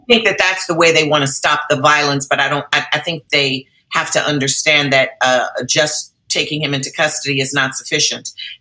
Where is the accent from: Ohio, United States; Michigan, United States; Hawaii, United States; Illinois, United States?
Illinois, United States; Chicago; I'm from Chicago